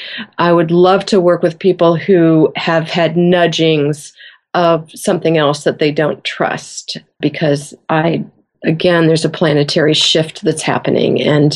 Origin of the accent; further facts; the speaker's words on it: Iowa, United States; So I grew up in Iowa. My father was a farmer.